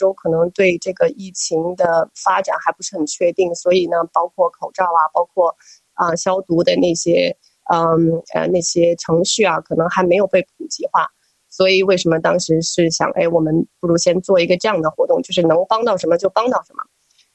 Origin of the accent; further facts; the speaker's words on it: China; 那么我们中国人也是常说的关老爱幼啊